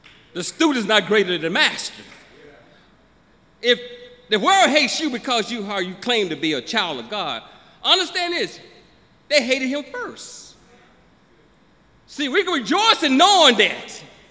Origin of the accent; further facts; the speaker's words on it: Turrell, Arkansas, United States; My brothers and sisters, when I was growing up in Turrell, Arkansas, I know back at my grandmama's story.